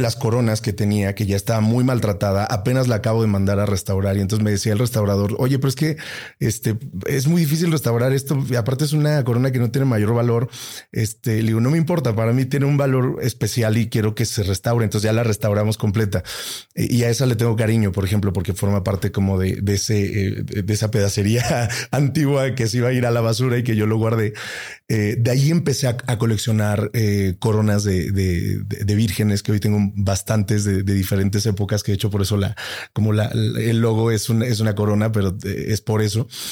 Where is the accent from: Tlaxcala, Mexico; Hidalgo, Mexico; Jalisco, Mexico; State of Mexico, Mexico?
Tlaxcala, Mexico; Huamantla; uno de los barrios donde nosotros crecimos ahí en Huamantla, que es el barrio de San Francisquito